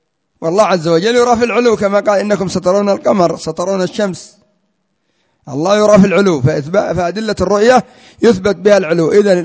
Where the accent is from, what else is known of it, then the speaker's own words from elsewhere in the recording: Yemen; عندنا في اليمن المخنيس اللوطي في الغالب، ولذلك الناس يستنكرون هذه الكلمة.